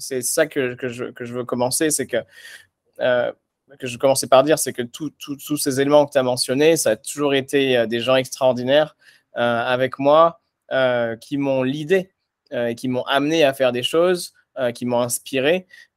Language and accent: French; La Seyne-sur-Mer, Provence-Alpes-Côte d'Azur, France; also born or lived in Hyères; j'ai, j'ai grandi à La Seyne-sur-Mer, à côté de.